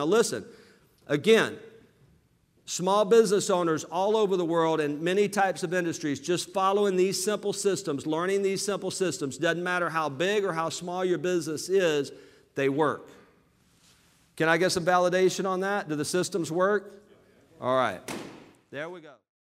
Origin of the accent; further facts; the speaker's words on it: Alabama, United States; LA, Lower Alabama, grew up very poor, on welfare.